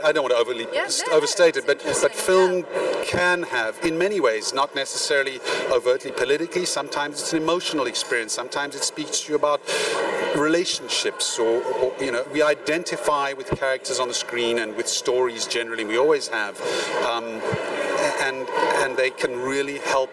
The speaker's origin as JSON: {"language": "English", "country": "South Africa", "accent": "South African", "said": "for the first time in my life, I was watching people that spoke with my accent in a film, because there were so few films made in South Africa."}